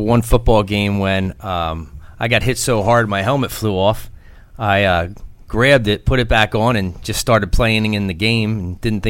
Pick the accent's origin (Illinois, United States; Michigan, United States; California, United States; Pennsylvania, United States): Pennsylvania, United States; Morrisville; Morrisville, Pennsylvania, Bucks County, PA.